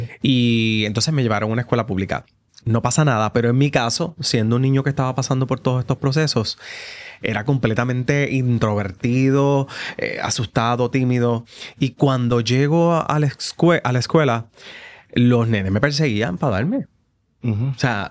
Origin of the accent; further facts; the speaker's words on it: Ponce, Puerto Rico; Yo soy de Ponce. Por eso la intensidad a veces. Somos gente buena. Yo digo que los ponceños tenemos ese patriotismo que tiene el puertorriqueño cuando sale.